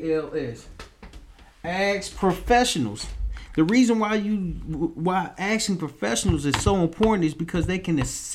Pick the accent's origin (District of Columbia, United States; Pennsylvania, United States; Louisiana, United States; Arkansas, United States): Arkansas, United States; Little Rock; I remember when I was younger, staying in my hometown, Little Rock, Arkansas.